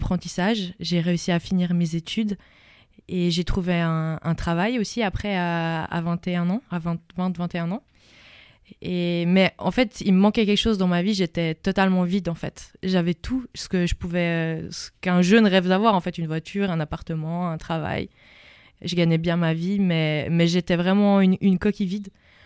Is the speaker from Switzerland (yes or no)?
yes; Switzerland; j'ai 22 ans, je viens de la Suisse. Alors moi, j'ai grandi avec des parents qui étaient non chrétiens.